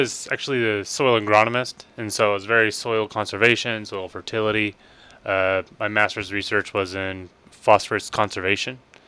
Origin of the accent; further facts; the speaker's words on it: Kansas, United States; And so I'm actually from Neosho County. So I grew up there, farm boy, K-State grad